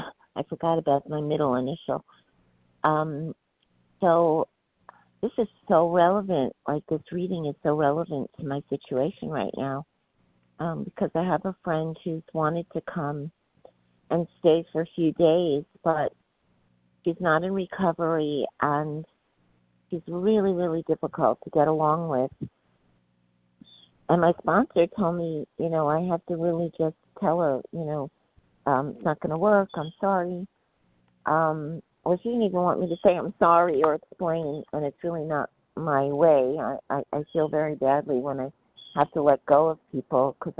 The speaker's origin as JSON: {"language": "English", "region": "New York", "country": "United States", "said": "New York."}